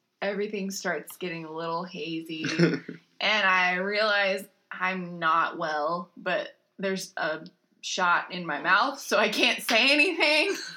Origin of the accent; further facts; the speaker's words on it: Texas, United States; born there; I was born in Texas.